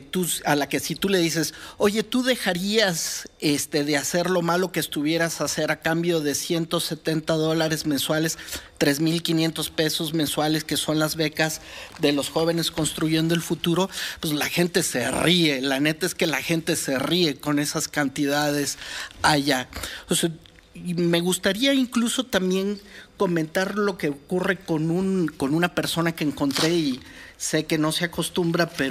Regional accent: Guanajuato, Mexico; si en Guanajuato, de donde yo soy

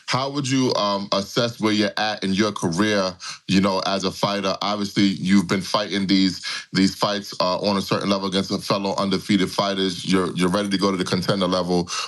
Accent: New York, United States; I'm from New York, and I'm a little jealous of Florida right now

